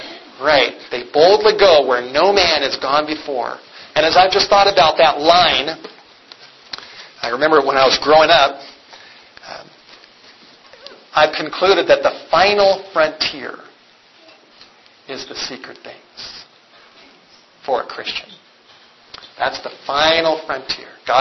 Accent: Los Angeles, California, United States; that I did as a teenager when I was growing up in the Hollywood Hills.

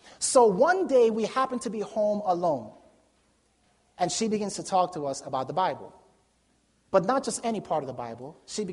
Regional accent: New York City, New York, United States; Growing up in New York City, you know, my parents still, we barely went to church.

